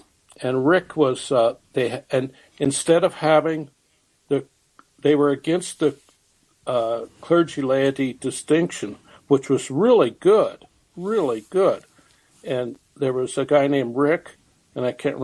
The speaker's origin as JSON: {"language": "English", "region": "Colorado", "country": "United States", "tie": "born or raised there", "said": "I'm from Colorado. I'm native from Colorado."}